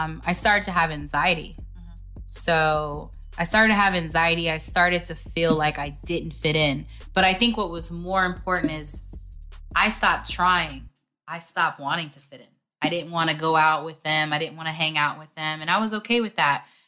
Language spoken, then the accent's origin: English; United States; I think we get into a grind in America specifically, because I'm an American, I can say that.